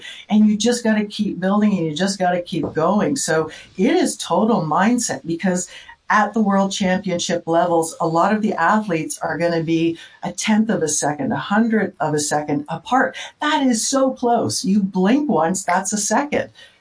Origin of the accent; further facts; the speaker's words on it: Toronto, Ontario, Canada; I grew up in Toronto.